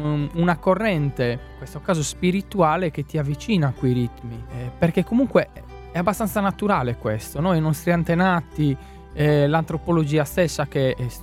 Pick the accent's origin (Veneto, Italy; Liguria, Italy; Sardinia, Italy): Sardinia, Italy; Nughedu San Nicolò; in sardo logudorese, che è il sardo del mio paese, Nughedu San Nicolò, vicino a Thierry, in provincia di Sassari.